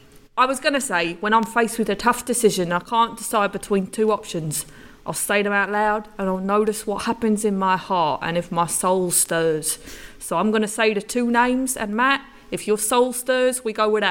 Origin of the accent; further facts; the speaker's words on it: England, United Kingdom; No, I've not been in jail in my home country, England.